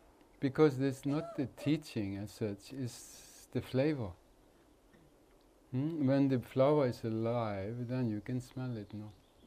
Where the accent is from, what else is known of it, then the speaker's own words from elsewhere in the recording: India; I grew up in India. I know the sacred India